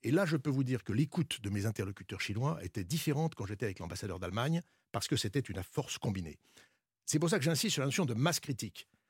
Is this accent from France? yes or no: yes; France; en tant que Français, je me rappelle quand j'étais à Pékin